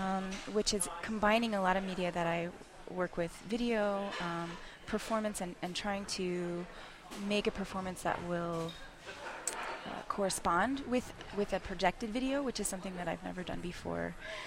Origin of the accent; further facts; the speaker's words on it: Texas, United States; I'm from South Texas, and so that's very much part of the culture there.